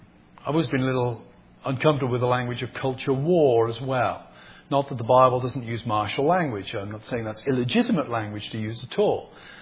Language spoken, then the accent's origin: English; Birmingham, West Midlands, United Kingdom; born there; I was born in Birmingham, which in the middle of the 19th century was the sort of the powerhouse.